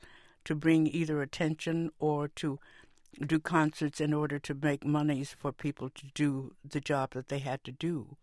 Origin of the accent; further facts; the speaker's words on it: United States; My personal experience was I was a little black girl growing up in the United States